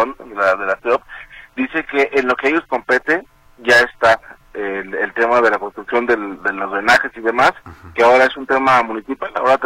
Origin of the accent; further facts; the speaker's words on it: Guadalajara, Jalisco, Mexico; si uno como tapatío no sabe dónde está un contenedor para basura en el centro de Guadalajara